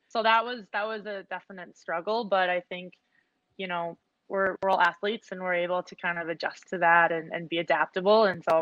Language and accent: English; Minnesota, United States; I think I was super fortunate of the fact that I grew up here in Minnesota